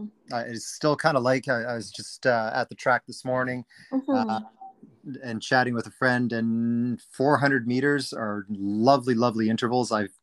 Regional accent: Gibsons, British Columbia, Canada; I grew up on the Sunshine Coast.

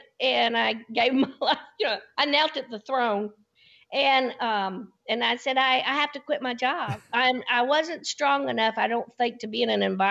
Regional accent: Nashville, Tennessee, United States; even though I grew up in Nashville.

